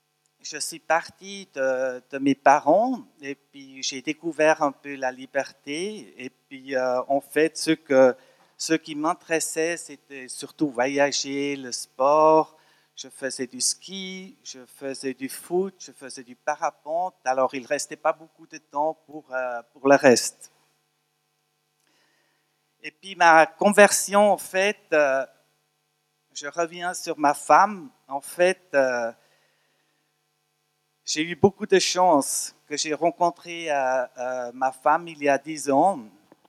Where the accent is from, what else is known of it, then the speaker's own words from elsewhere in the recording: Switzerland; French is a second language; now in Chavannes-des-Bois, Switzerland; Je suis suisse-allemand. Alors, je vous promets, je ne le fais pas en suisse-allemand.